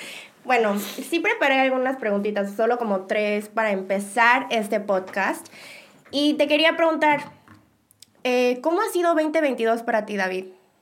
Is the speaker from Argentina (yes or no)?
no; Mexico; accent: Mexican; él trata de copiar mi acento mexicano y yo trato de copiar su acento camba.